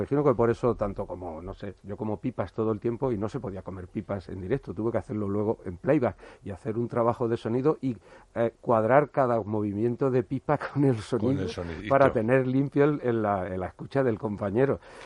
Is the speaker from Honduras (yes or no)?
no; Jaén, Andalusia, Spain; now in Madrid, Spain; yo soy de Jaén